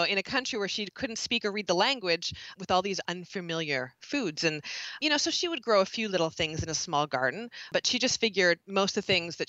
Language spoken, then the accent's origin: English; Halifax, Nova Scotia, Canada; I'm from Halifax, Nova Scotia, which is, I guess if you were in New York City, if you drove north for about 12 hours, you'd end up in Halifax, Nova Scotia. and it's perched on, you know, out into the Atlantic Ocean. My province is almost an island